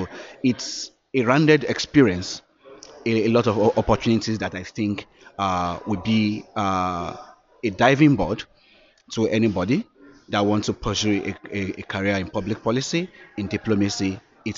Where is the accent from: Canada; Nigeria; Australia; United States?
Nigeria; English is a second language; now in Japan; I am from Nigeria.